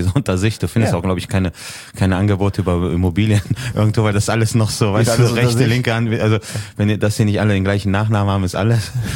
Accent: Düsseldorf, North Rhine-Westphalia, Germany; born there; Ich bin tatsächlich in Düsseldorf geboren.

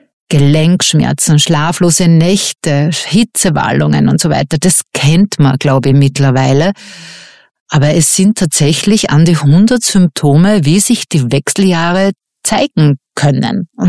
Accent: Austria; Bei uns in Österreich war das noch gar kein Thema.

